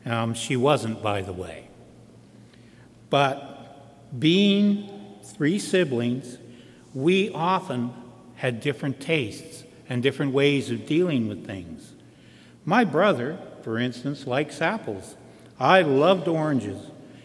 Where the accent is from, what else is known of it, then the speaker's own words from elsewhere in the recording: Toronto, Ontario, Canada; also born or lived in Hamilton / Winnipeg / Vancouver; I was born in Hamilton and was there till the beginning of kindergarten, not the end. Was in grade 1 in Winnipeg, grade 2 in Vancouver, and grade 3 was here in Toronto.